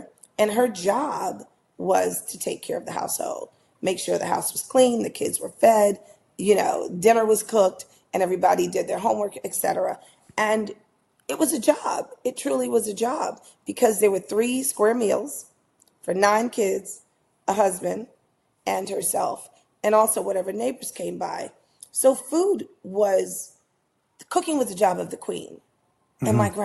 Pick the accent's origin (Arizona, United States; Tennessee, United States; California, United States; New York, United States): New York, United States; Harlem; am born, bred, and buttered right here in the village of Harlem, which is where I still reside. So growing up in Harlem back in those days